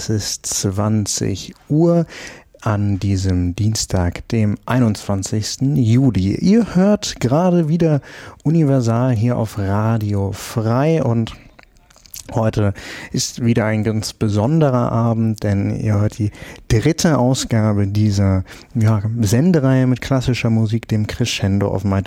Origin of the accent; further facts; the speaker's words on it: Bad Hersfeld, Hesse, Germany; Nämlich, ich war in meiner Heimat unterwegs und zwar bei den Bad Hersfelder Festspielen.